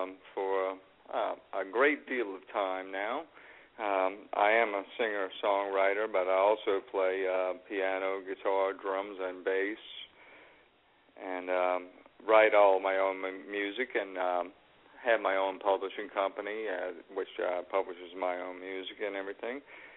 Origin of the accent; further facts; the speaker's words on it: New Orleans, Louisiana, United States; Well, I am from New Orleans, so I can do a lot more than boil a hot dog.